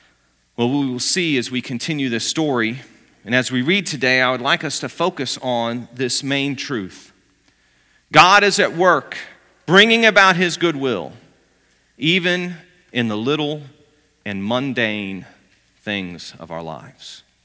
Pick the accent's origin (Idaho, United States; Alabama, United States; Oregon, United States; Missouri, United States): Missouri, United States; You see, I'm from Missouri, and in Missouri, we have things called basements. They are wonderful things. And I lived in the basement.